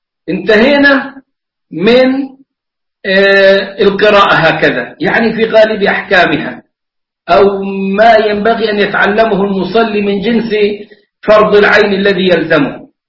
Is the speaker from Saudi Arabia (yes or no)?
no; Upper Egypt, Egypt; أنا لما نشأت في الصعيد مذهبنا هناك مالكي، وأنا تعلمت المذهب الحنفي في الأزهر